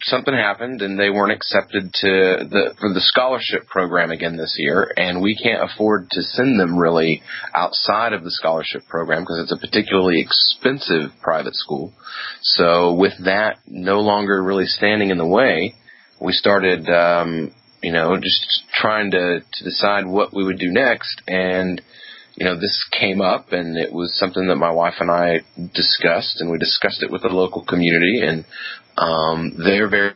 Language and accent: English; Tennessee, United States; Yeah, I'm from East Tennessee originally.